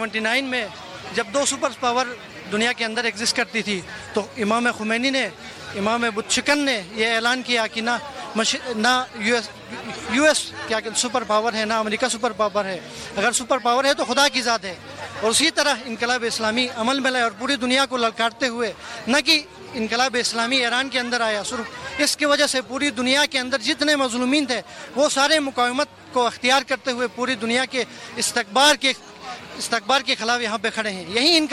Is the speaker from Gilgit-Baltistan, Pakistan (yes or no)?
yes; Gilgit-Baltistan, Pakistan; میں بیسیکلی پاکستان سے ہوں, گلگت بلتستان سے.